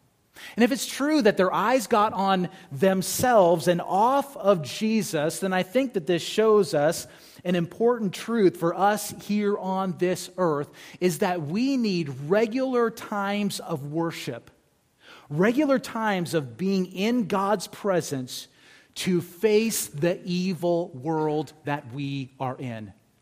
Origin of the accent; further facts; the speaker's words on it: California, United States; I remember growing up in California, and as I say, California is a great place to be from, right?